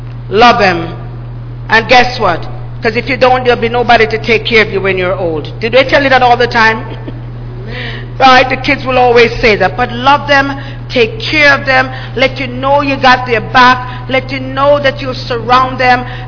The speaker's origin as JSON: {"language": "English", "country": "Jamaica", "said": "I'm from Jamaica. It's growing there wild."}